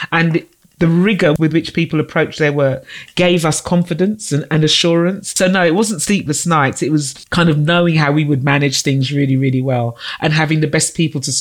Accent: London, United Kingdom; I grew up in Camden, Northwest London.

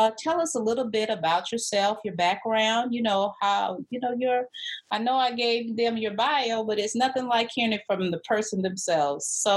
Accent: Texas, United States; as y'all know, I'm a Texan, and I love me some Texas.

